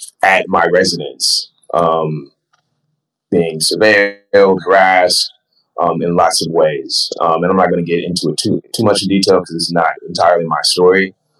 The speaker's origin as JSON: {"language": "English", "town": "Shaker Heights", "region": "Ohio", "country": "United States", "tie": "born or raised there", "said": "I grew up in Shaker. Not wholly, but I graduated from Shaker, you know, went to Shaker Heights High School. I lived like right on the border, in the Low Mine, across the street from the Sunoco Station off Lee Road."}